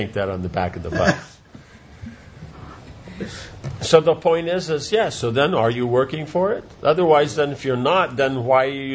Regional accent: Vrindavan, Uttar Pradesh, India; English is a second language; Yeah, I'm from Vrindavan.

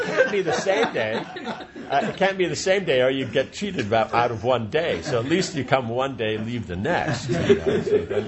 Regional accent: Vrindavan, Uttar Pradesh, India; English is a second language; Yeah, I'm from Vrindavan.

